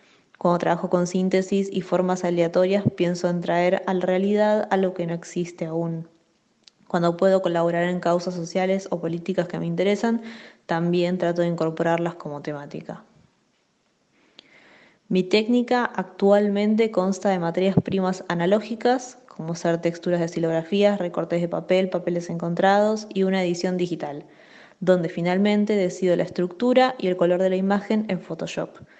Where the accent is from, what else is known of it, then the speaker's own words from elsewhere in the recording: Rafael Calzada, Buenos Aires Province, Argentina; now in Buenos Aires, Argentina; soy de Buenos Aires, Argentina. Crecí en Rafael Calzada, una localidad al sur de la provincia de Buenos Aires y actualmente resido en Capital Federal.